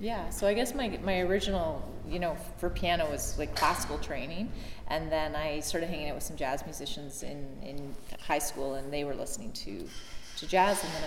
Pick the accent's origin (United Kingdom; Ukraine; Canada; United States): Canada; Toronto, Ontario; growing up in Toronto area, you don't see much more than squirrels and raccoons